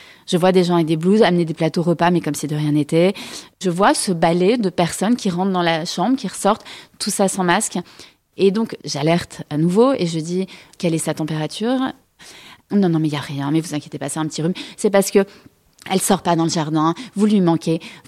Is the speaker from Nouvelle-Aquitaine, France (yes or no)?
no; Grenoble, Auvergne-Rhône-Alpes, France; now in Paris, France; J'ai passé toute mon enfance avec elle à Grenoble, donc on avait des liens très forts.